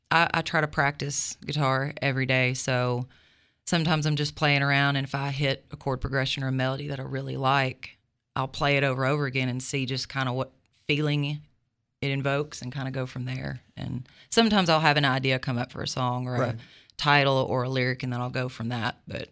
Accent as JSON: {"language": "English", "town": "Brinkley", "region": "Arkansas", "country": "United States", "also_born_or_lived": "Little Rock", "said": "So, I'm from Brinkley area originally, and we moved to Little Rock when I was in fourth grade and stayed there for quite a while, and I've been back in Brinkley for the last 10 years."}